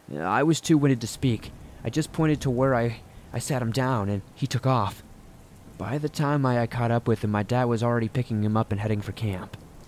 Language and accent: English; Rhode Island, United States; But given that my home state of Rhode Island is like the size of a postage stamp